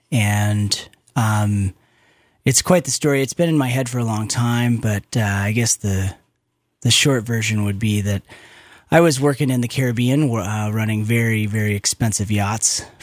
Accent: Wisconsin, United States; moved away as an adult; now in Idaho, United States; Well, I grew up in Wisconsin, and I moved to Idaho when I was 18 years old to attend University of Idaho

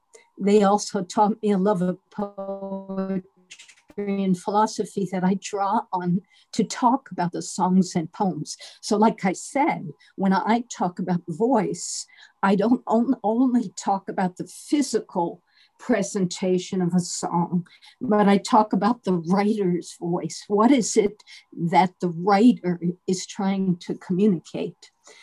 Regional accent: New York City, New York, United States; growing up in New York City, in Greenwich Village.

